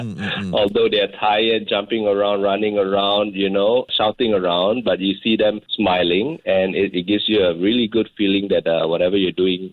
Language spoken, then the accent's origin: English; Indonesia; So growing up in Indonesia at that time